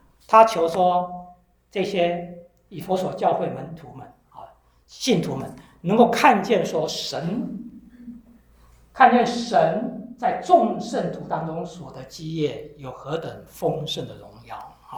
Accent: China; 我们是中国人啊

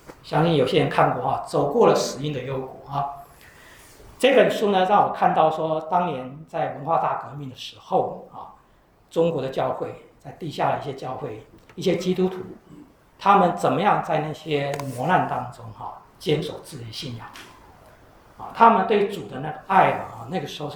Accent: Taiwan; 你知道我是从台湾来对不对？

